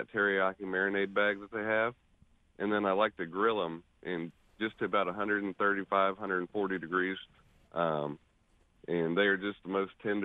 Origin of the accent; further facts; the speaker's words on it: North Kansas City, Missouri, United States; now in Smithville, United States; I'm in Smithville. I grew up in North Kansas City, and I live in Smithville right now, so we're getting close to the lake here.